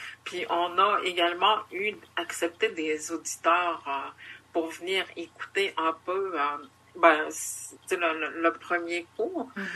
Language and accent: French; Quebec, Canada; on appelle Nautimic le territoire en Atikamekw Nord-Ouest, mais Nautimic, ça veut dire là d'où je viens.